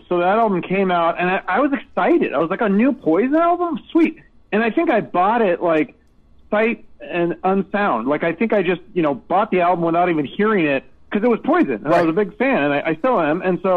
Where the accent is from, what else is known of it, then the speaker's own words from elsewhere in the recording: Seattle, Washington, United States; Like, growing up in Seattle in the 90s. I would have got my ass kicked.